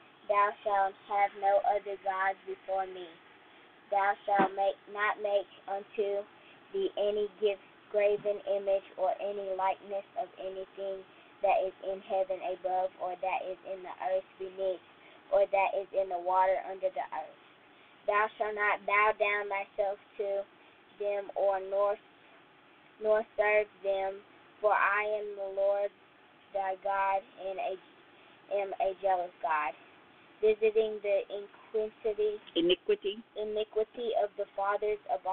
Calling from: Baton Rouge, Louisiana, United States; I'm calling from Baton Rouge, Louisiana.

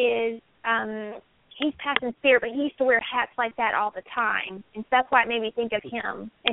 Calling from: Vista, California, United States; I'm calling from Vista, California. How are y'all?

